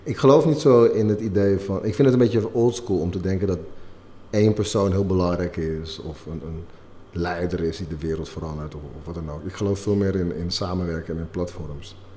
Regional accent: Netherlands; Ik ben grotendeels in Nederland opgegroeid. Niet alleen, maar wel het grootste deel van mijn jeugd was ik in Nederland.

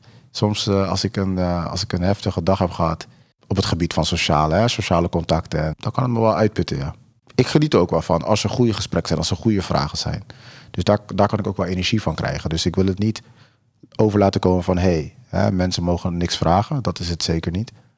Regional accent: Rotterdam, South Holland, Netherlands; also born or lived in Suriname; Ik kom uit Rotterdam. En ik heb een beperking. Op 4-jarige leeftijd, toen ik nog in Suriname woonde, heb ik een ongeluk gehad.

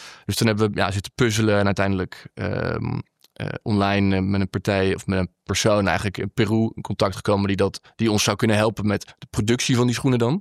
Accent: Wassenaar, South Holland, Netherlands; Opgegroeid in Wassenaar naar Den Haag.

